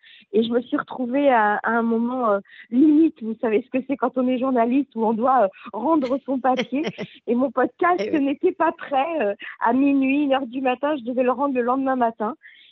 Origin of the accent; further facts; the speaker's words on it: Tunisia; now in France; on a quitté la Tunisie, on est parti en France. C'était déjà deux mondes complètement différents et complètement opposés. C'était un exil forcé, c'était une souffrance, c'était un départ qui a causé beaucoup de peine.